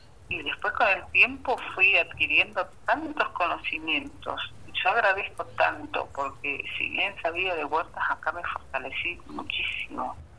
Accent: Zapala, Neuquén, Argentina; Tengo 53 años, soy de Zapala.

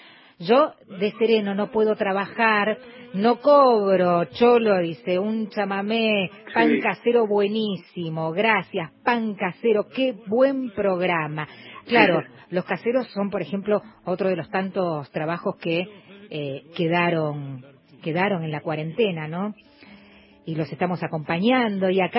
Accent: Gualeguaychú, Entre Ríos, Argentina; de Gualeguaychú.

